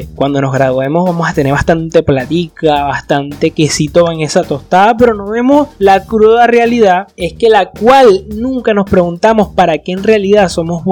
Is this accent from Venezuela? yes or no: yes; Charallave, Miranda, Venezuela; en mi pueblo allá de Charallave